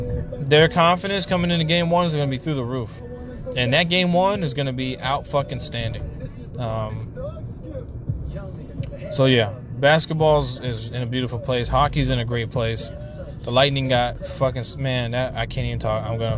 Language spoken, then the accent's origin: English; Louisiana, United States; Being down from Louisiana, I love the Saints.